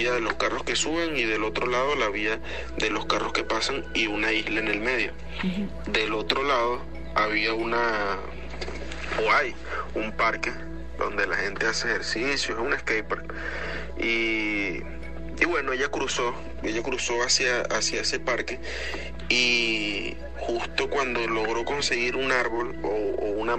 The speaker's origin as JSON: {"language": "Spanish", "country": "Venezuela", "said": "Yo soy venezolano, eso fue en Venezuela."}